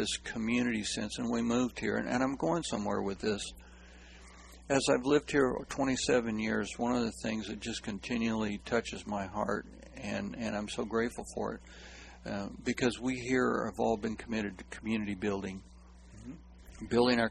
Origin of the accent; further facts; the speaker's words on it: Kansas, United States; also born or lived in Iowa; now in Bullhead City, United States; When my wife and I moved here from Iowa, and I grew up on a farm in Kansas, pastored in Iowa for 7 years, I'm used to community.